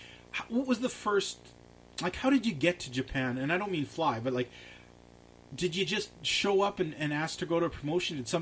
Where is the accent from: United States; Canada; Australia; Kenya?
Canada; Alberta; I'm from Alberta, where I was raised